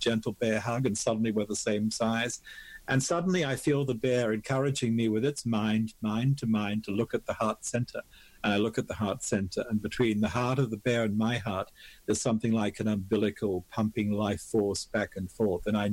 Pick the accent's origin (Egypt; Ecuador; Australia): Australia; now in North America; I grew up in Australia.